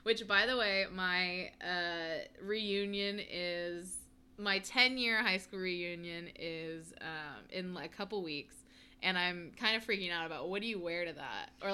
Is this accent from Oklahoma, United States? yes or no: yes; Choctaw, Oklahoma, United States; So we're both from Choctaw